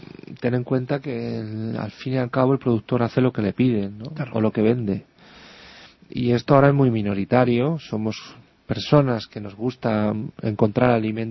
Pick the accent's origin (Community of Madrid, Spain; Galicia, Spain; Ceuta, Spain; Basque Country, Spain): Community of Madrid, Spain; Madrid; nosotros, que somos de Madrid, de la zona sur, ¿no?